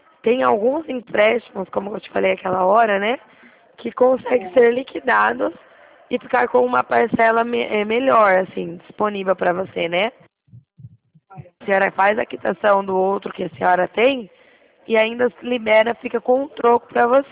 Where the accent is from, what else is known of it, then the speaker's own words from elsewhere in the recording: Presidente Prudente, São Paulo, Brazil; Que eu sou de Presidente Prudente, tá?